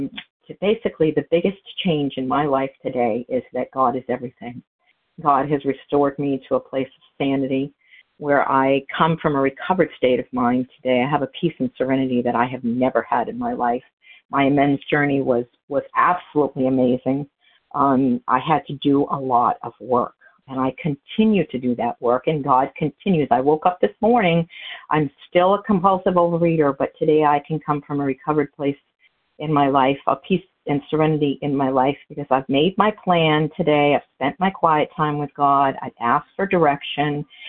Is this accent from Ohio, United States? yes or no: no; New Hampshire, United States; I'm hailing from New Hampshire.